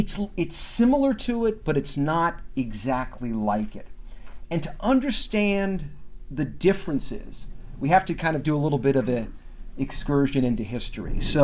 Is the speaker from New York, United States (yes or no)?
no; Las Vegas, Nevada, United States; I know this because I grew up in Las Vegas. So we had Halloween off every year.